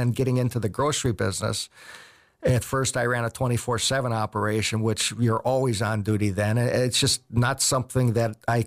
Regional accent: Caledonia, Wisconsin, United States; Caledonia. I grew up on 7 Mile 994.

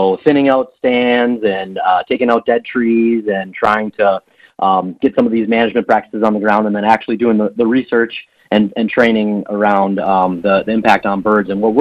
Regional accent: Wisconsin, United States; And I grew up right here in Wisconsin in Sheboygan County

